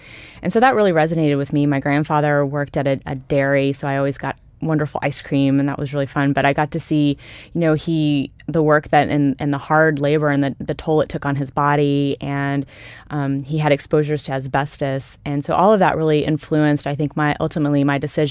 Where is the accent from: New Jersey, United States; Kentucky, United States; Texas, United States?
Kentucky, United States; Ashland; I grew up in a fairly small town in northeast Kentucky. And my mom and my dad raised me.